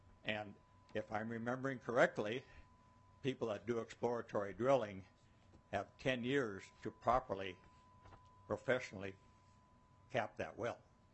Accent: Minnesota, United States; from Sudan, Minnesota, and very kind of you to offer the public a chance to testify.

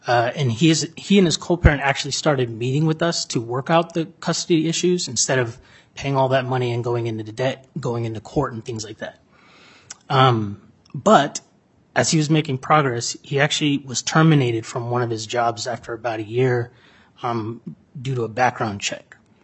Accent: Las Vegas, Nevada, United States; moved away as an adult; a serious decision that I was facing was moving back to my hometown of Las Vegas and parenting from afar, 1,600 miles away

